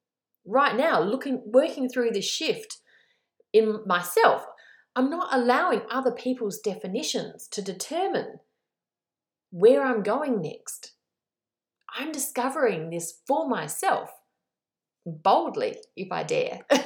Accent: Australia; now in New Zealand; because I'm Australian living in New Zealand.

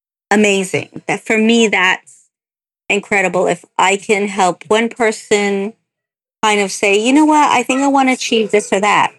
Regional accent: Texas, United States; I'm American. I grew up in Texas.

